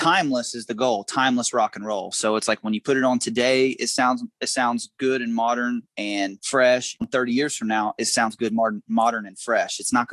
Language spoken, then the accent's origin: English; Indiana, United States; born or raised there; now in Nashville, United States